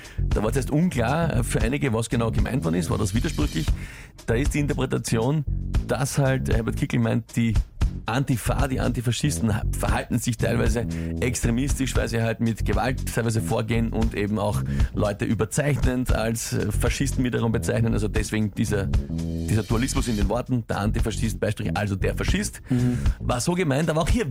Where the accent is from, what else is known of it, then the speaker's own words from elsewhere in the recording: Austria; ein Riesenthema bei uns in Österreich, das kennen wir